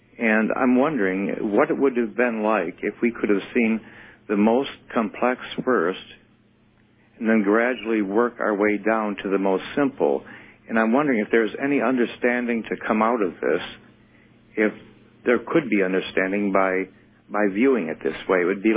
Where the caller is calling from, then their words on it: Green Bay, Wisconsin, United States; Hello, this is … I'm calling from Green Bay, Wisconsin.